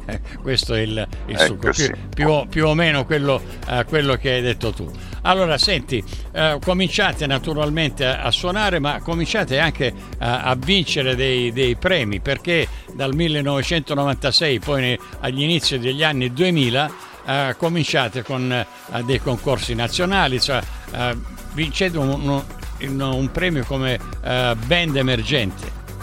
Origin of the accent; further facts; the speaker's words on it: Sicily, Italy; sai che c'è un detto siciliano, io sono siciliano